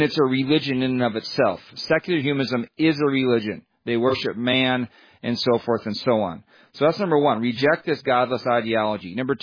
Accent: Minnesota, United States; I'm a son. I'm a American. I'm a Minnesotan. I'm a former athlete.

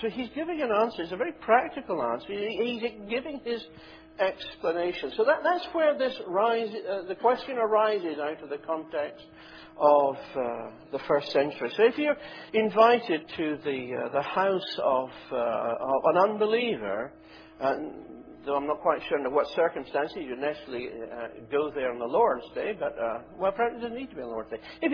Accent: Scotland, United Kingdom; as a Scot

